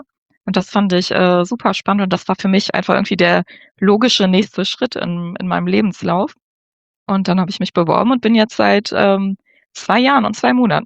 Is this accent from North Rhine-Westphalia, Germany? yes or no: yes; Wuppertal, North Rhine-Westphalia, Germany; Ich komme aus Wuppertal, habe da studiert, Wirtschaftswissenschaft und Politikwissenschaft